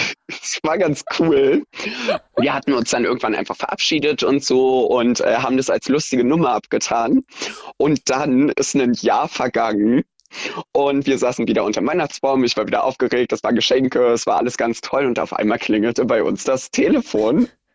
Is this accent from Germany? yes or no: yes; Potsdam, Brandenburg, Germany; ich komme tatsächlich aus Potsdam, lebe dort seit 26 Jahren und genau, werde auch nicht wegziehen, ist einfach zu schön.